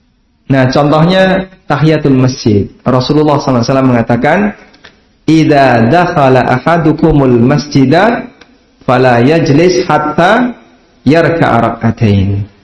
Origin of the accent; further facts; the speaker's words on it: Paciran, East Java, Indonesia; Saya asli dari Paciran, Lamongan, Jawa Timur. Rumah saya dengan laut 200 meter. Jalan Dendles itu dekat rumah saya.